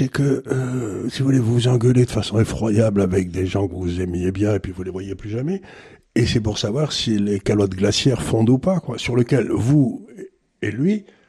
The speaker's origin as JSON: {"language": "French", "country": "United States", "tie": "born or raised there", "lives_now": "France", "said": "les gens que je connaissais quand j'étais jeune aux États-Unis"}